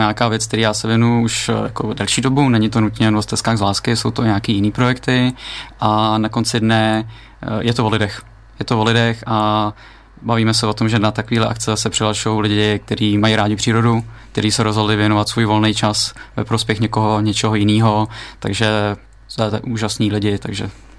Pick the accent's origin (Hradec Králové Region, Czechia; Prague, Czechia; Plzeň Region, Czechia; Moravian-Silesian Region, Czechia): Prague, Czechia; Což tím, že já jsem z Prahy, tak já jsem si tam pěšky došel